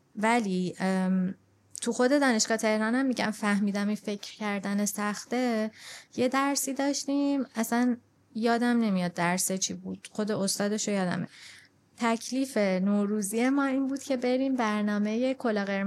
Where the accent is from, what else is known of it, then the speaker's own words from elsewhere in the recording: Iran; انگار مثلا این چیزم تو ذهنم بود که الان همه میدونم من ایرانیم